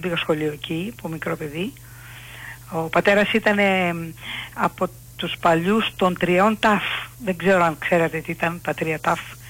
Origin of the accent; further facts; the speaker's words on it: Katakolo, Western Greece, Greece; born there; Εγώ γεννήθηκα στο Κατάκολο Ηλίας.